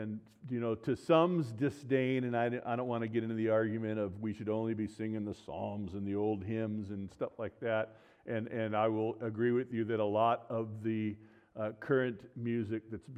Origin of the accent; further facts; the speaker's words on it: West Coast, United States; those of us that are from the West Coast, I was raised on the West Coast